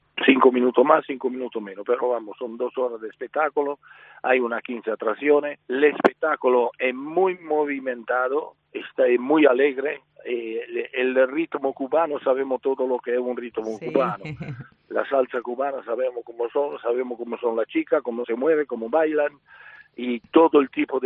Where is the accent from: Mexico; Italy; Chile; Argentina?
Italy; accent: Italian; Spanish is a second language; also born or lived in Spain; soy español, pero me he criado en Italia de pequeño, entonces ha quedado el acento italiano.